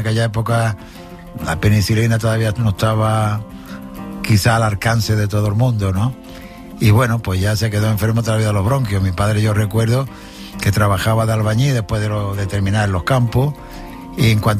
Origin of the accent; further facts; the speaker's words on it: Jerez de la Frontera, Andalusia, Spain; siempre que voy a Jerez, a mi tierra, siempre recuerdo esos olores que había